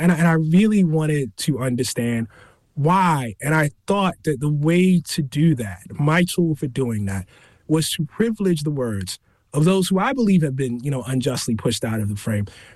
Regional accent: United States; But the point I would make is that I am responsible as an American

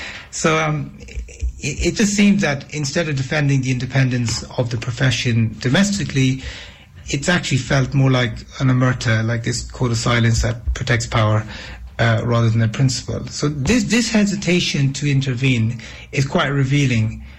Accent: Ireland; I grew up in Ireland in the 80s during the Troubles.

